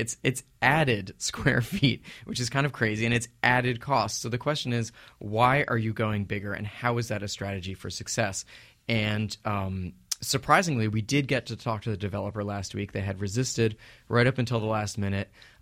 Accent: New York, United States; I'm a New Yorker, so I was sort of surprised to learn that myself.

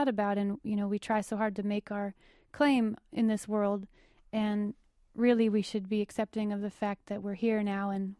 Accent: Idaho, United States; I grew up in Idaho. I still consider Idaho to be kind of home, you know, with a capital H. My whole family's there and everything.

